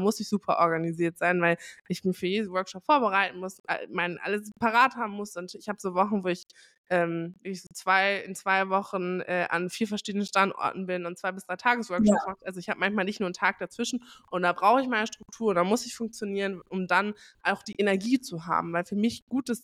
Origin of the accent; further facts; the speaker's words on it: Hamburg, Germany; ich komme aus Hamburg, ich muss Schulz von Thun lieben.